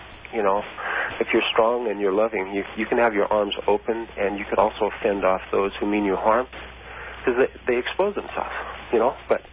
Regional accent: Skamania, Washington, United States; Up in Skamania, Washington.

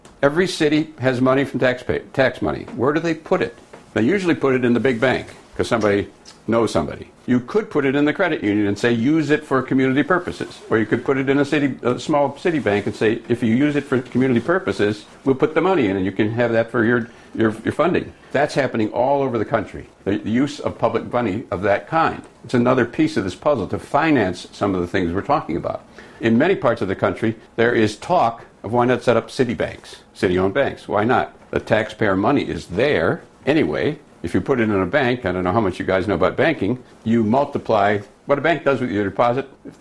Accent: Racine, Wisconsin, United States; I'm from Racine, Wisconsin. That's the kind of thing we find in Racine

